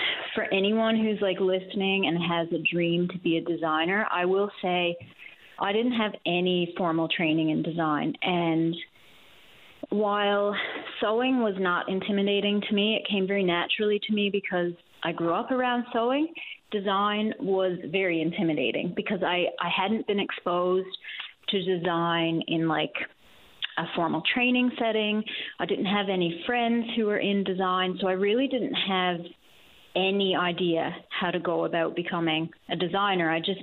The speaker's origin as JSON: {"language": "English", "town": "Robert's Arm", "region": "Newfoundland and Labrador", "country": "Canada", "tie": "born or raised there", "also_born_or_lived": "Grand Falls", "said": "I was born in central Newfoundland. I was born in Grand Falls, but I was raised in a small town called Robert's Arm. And my family is from the Burren Peninsula originally."}